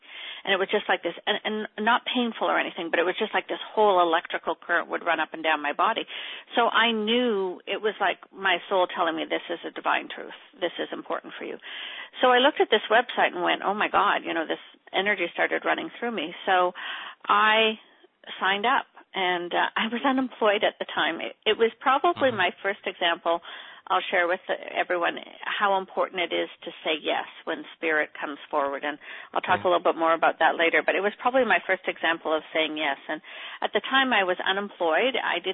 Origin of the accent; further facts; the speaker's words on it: Canada; also born or lived in Russia; I'm Canadian, and I have always worked in corporate. My background is in hospitality and human resources.